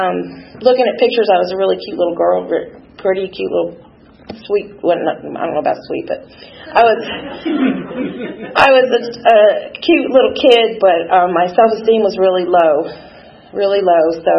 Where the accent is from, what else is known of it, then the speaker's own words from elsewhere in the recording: Miami, Florida, United States; I'm from Miami, Florida.